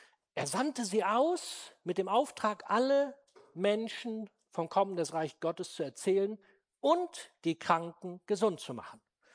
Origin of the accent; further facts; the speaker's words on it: Clausthal, Lower Saxony, Germany; Die super Kurzfassung meiner Geschichte mit dieser Gemeinde und meiner Heimat Clausthal.